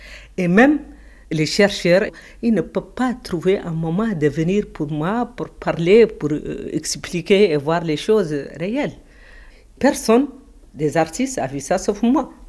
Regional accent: Mauritania; Je suis mauritanienne seulement. Je suis mauritanienne pour les Halpola, pour les Sononki, pour toutes les tribus, pour toute la Mauritanie. Je suis descendue d'une famille griotte

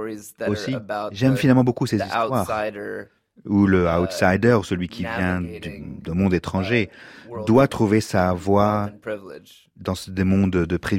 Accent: New Jersey, United States; also born or lived in New York; moi j'ai grandi dans le New Jersey. Je suis né à New York. Et ma famille est originaire de New York.

